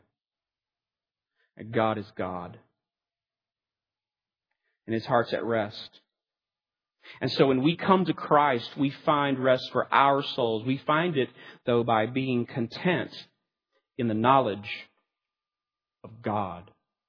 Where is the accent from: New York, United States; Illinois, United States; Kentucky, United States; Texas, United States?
Texas, United States; Houston; And I've been in that eye of the hurricane growing up on the Gulf Coast in Houston.